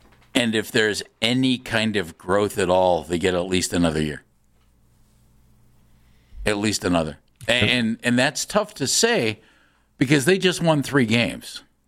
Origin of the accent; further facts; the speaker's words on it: Tennessee, United States; And we're from Tennessee, and that's where Peyton went to school